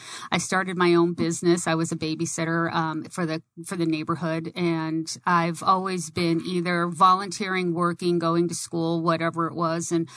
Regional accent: Tucson, Arizona, United States; also born or lived in New York; But growing up in Tucson, it was rather boring. And my sister and I were born in New York, and we came from a large Italian family.

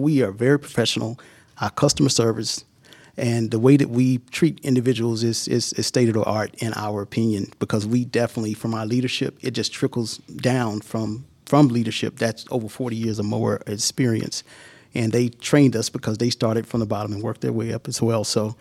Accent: Warner Robins, Georgia, United States; now in Atlanta, United States; I think my energy comes from my roots, from my hometown, Warner Robins, Georgia, football town. You know, just everyone knows everyone, and I came to Atlanta, and I kind of kept that going.

